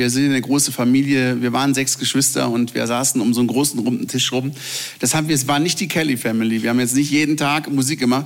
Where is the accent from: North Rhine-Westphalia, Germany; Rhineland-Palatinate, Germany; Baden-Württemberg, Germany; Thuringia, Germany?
Baden-Württemberg, Germany; Kränkingen; Wir sind ja in Kränkingen aufgewachsen, einem wunderschönen kleinen Örtchen. Ich sage immer am letzten Südhang des Schwarzwaldes.